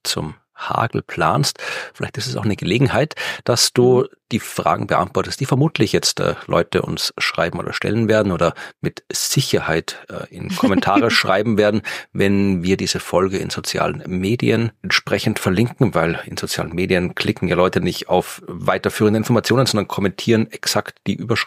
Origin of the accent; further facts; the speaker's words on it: Lower Austria, Austria; Aber das kann ich auch wieder aus meiner Heimat der Wachau vermelden.